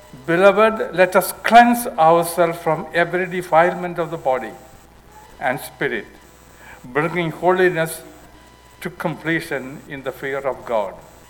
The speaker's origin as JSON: {"language": "English", "country": "India", "tie": "born or raised there", "said": "I grew up in India, where predominant religion is Hinduism."}